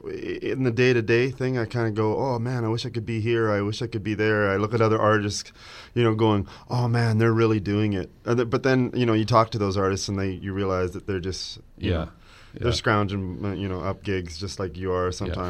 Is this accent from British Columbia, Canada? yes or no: no; Alberta, Canada; the fact that I'm from a very small town and they still, and especially Alberta, the West